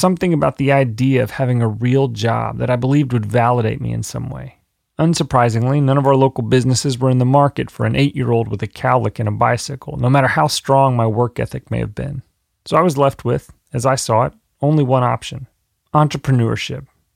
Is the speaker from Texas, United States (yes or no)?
yes; Fort Worth, Texas, United States; As a little boy, growing up in Fort Worth, Texas